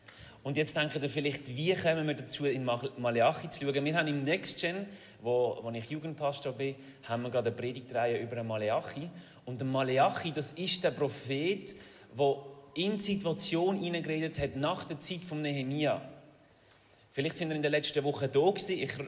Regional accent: Lausen, Basel-Landschaft, Switzerland; now in Pratteln, Switzerland; Ich bin in Lausen aufgewachsen und dann habe ich immer gedacht, nein, auf Bratteli. Und jetzt wohne ich in Bratteli

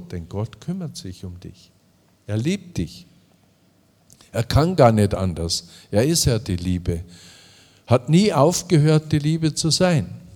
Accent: Passau, Bavaria, Germany; In meiner Heimatstadt und Studienstadt Passau

